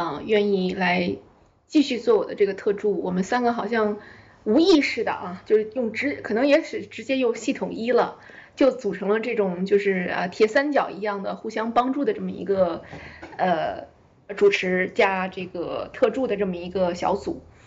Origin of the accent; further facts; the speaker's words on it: China; 也可能是因为我们中国人好像觉得这个龟在这个传统的意义上说